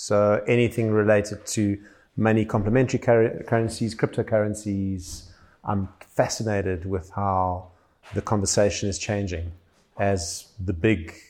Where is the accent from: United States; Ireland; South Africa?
South Africa; Cape Town, Western Cape; I'm from Cape Town, South Africa.